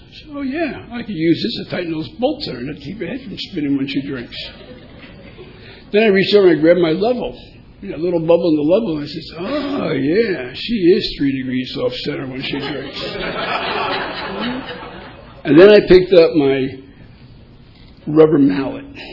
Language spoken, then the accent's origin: English; Elizabeth, New Jersey, United States; We're both from New Jersey. I'm from Elizabeth. He's from Linden, which is in the very next town.